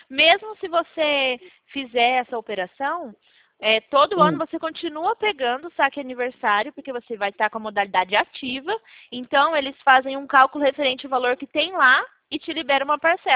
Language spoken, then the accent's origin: Portuguese; Presidente Prudente, São Paulo, Brazil; somos de Prudente.